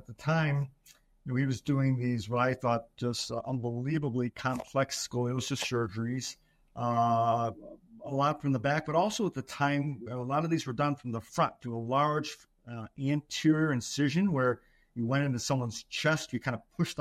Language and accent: English; Chicago, Illinois, United States; grew up in the south suburbs of Chicago.